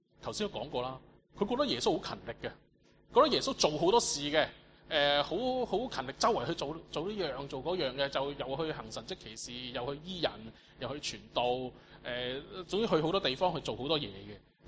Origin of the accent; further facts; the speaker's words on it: Hong Kong; 我哋香港人揸 BNO 嘅啫嘛